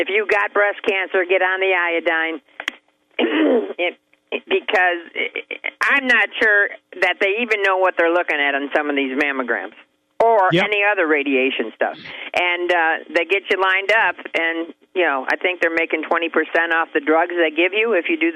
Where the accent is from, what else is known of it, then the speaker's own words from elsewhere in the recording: New York, United States; And, you know, I'm an escapee from New York, too.